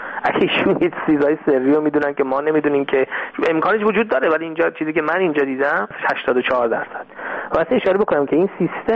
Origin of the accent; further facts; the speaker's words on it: Tehran, Tehran Province, Iran; now in Tel Aviv, Israel; من یک کسی که در تل آویو زندگی میکنه، من بچه تهران هستم، بچه گیشا، 7 سال جنگ تو ایران تو گیشا بودم زندگی میکردیم